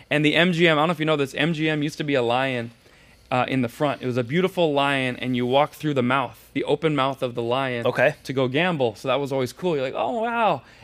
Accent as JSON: {"language": "English", "town": "Las Vegas", "region": "Nevada", "country": "United States", "said": "Well, I'm from Las Vegas"}